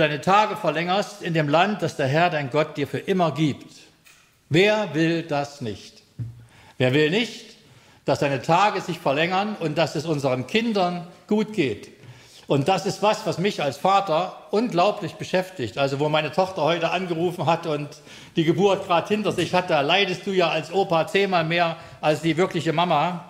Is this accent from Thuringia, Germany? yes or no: yes; Jena, Thuringia, Germany; also born or lived in Leipzig; now in Lüchen, Germany; Wir leben in der Nähe von Neustrelitz in Lüchen. Ich bin aufgewachsen in Jena, habe dann 20 Jahre in Leipzig gelebt.